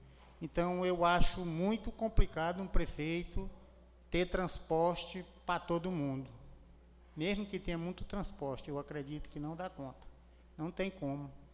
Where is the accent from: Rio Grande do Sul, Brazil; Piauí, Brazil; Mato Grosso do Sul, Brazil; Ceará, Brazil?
Piauí, Brazil; Caxingó; só que eu sou do Caxingó